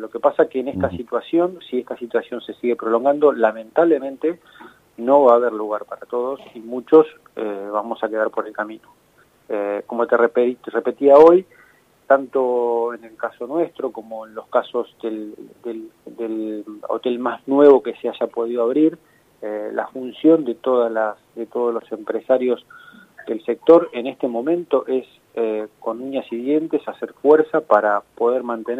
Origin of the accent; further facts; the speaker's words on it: La Plata, Buenos Aires Province, Argentina; porque además soy platense y me gusta ver a mi ciudad en punta